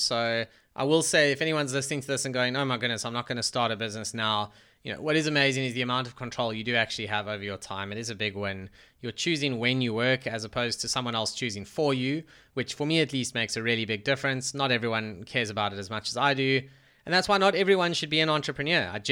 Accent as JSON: {"language": "English", "town": "Johannesburg", "region": "Gauteng", "country": "South Africa", "tie": "born or raised there", "lives_now": "Cape Town, South Africa", "said": "So I grew up in Joburg. I lived there for 27 years or whatever it was, and in Cape Town for the past decade."}